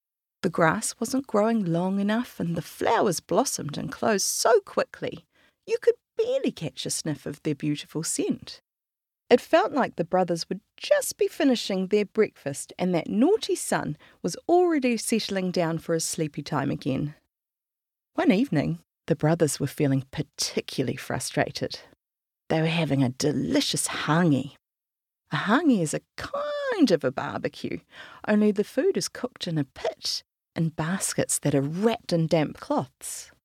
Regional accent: New Zealand; first language Maori; English is a second language; from New Zealand, or Aotearoa in Māori, my native language.

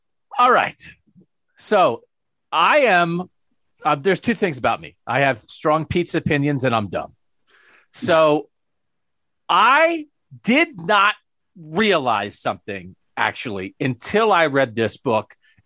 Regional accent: Pennsylvania, United States; so I'm originally from the East Coast. People on the East Coast have strong pizza opinions. Yeah. I grew up in a town in Pennsylvania where we weren't pizza experts

